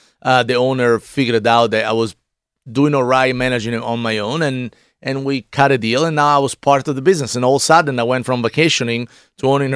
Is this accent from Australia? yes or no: no; Italy; I grew up in Italy.